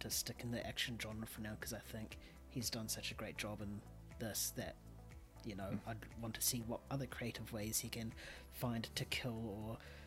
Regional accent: India; just because I'm Indian doesn't mean I'm an encyclopedia about India.

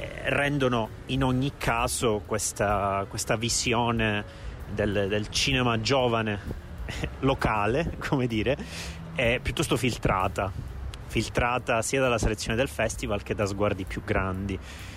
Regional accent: Sicily, Italy; Io da siciliano riconosco

